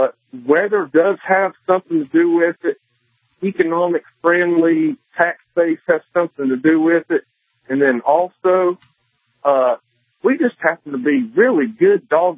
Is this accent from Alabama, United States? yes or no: no; North Carolina, United States; accent: southern United States; I don't know if you can tell by my accent or not, but I am a native of the southern United States and in western North Carolina